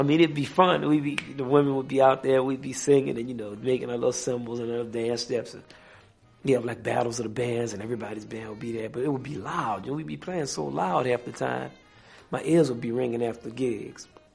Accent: Kendall, Louisiana, United States; We played football in the street. I grew up in Kendall, Louisiana. And they still had the ditches on the side of the street. It's country.

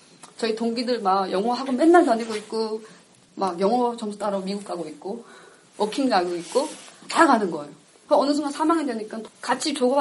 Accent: North Korea; now in South Korea; 당당하게 나는 북한에서 왔고 이거는 죄가 아니라는 걸 나는 알고 있기 때문에

